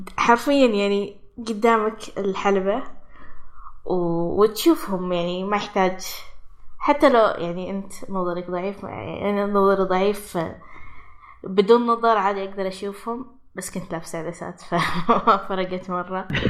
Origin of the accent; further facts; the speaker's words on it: Saudi Arabia; واللي بناء على جبل طويق عندنا في السعودية